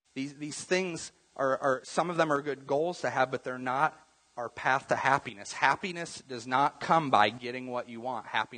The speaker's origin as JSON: {"language": "English", "country": "United States", "said": "I mean, within reason, as an American, you can basically figure out a way to get almost anything that you want."}